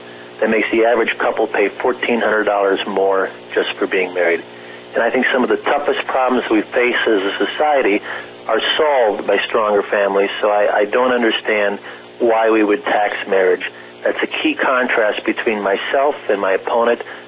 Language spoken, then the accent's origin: English; Murdoch, Minnesota, United States; also born or lived in Benson; I was born in Benson. I grew up in Murdoch, a town of about 280 on the western side of the district. Never lived in a town of more than 1,000 until I graduated from college.